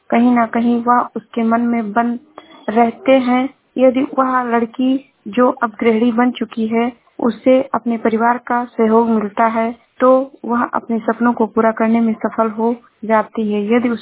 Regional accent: Shravasti, Uttar Pradesh, India; मैं जिला श्रावस्ती से हूँ।

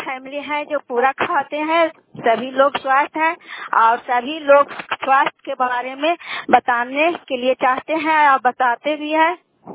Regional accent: Manpura, Bihar, India; ग्राम मानपुरा है, दामोदरपुर पंचायत है, नालंदा जिला के निवासी हूँ।

